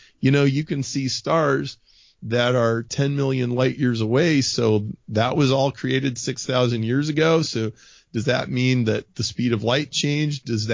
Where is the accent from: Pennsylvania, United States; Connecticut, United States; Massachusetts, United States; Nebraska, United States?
Nebraska, United States; We grew up in Nebraska and went to a very, very, very conservative church.